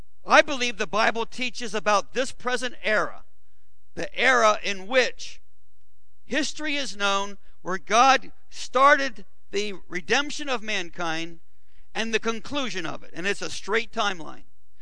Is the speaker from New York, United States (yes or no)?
no; Milford, Delaware, United States; I grew up down in Delaware, you know, Milford.